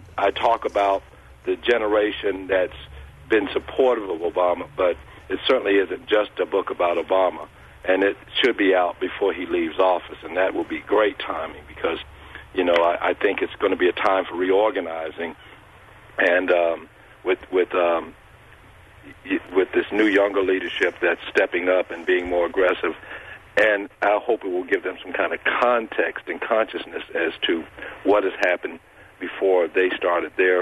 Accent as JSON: {"language": "English", "town": "Spartanburg", "region": "South Carolina", "country": "United States", "tie": "born or raised there", "said": "I spoke to a friend of mine who's the deacon at the church in my hometown of Spartanburg yesterday, the church that I was baptized"}